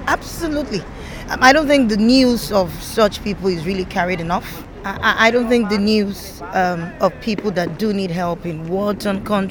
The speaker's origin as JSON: {"language": "English", "country": "Nigeria", "lives_now": "Ireland", "said": "I am Irish, originally from Nigeria."}